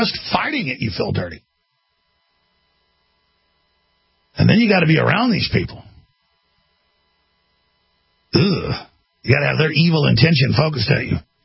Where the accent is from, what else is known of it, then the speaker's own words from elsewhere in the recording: Texas, United States; Or I don't go out to L.A. and tell everybody I'm a Texan or whatever.